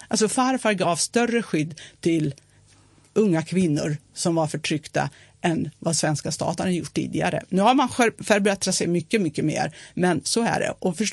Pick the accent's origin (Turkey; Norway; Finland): Turkey; Batman, Batman Province; Swedish is a second language; Ja, min hemstad.